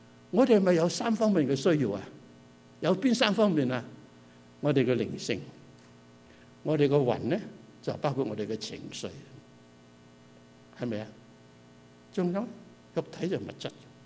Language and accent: Chinese; Canada; 我们加拿大人有福气